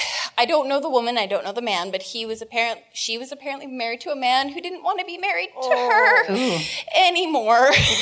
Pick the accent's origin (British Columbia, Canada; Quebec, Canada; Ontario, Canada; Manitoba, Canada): Manitoba, Canada; Winnipeg; now in Switzerland; My hometown is Winnipeg, Manitoba.